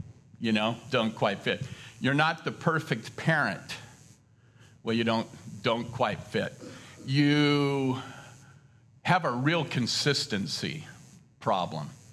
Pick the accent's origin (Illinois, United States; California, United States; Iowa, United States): California, United States; Los Altos; So here I was, and I was born and raised in Los Altos, over on the peninsula.